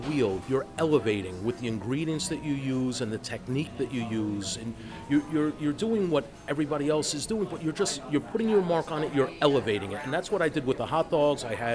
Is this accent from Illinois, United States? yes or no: no; Bayonne, New Jersey, United States; I was born in Jersey City. New Jersey. This was in Bayonne.